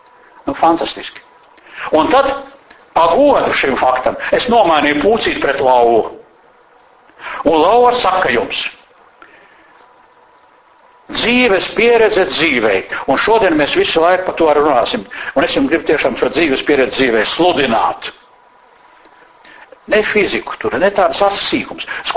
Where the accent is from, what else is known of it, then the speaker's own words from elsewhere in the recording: Valmiera, Valmiera Municipality, Latvia; also born or lived in Valka; es esmu Valmieras puika. Esmu Valmierā skola pabeidz, un 1960. Gadā, pagājušā gadsimtā, es atbraucu uz Rīgi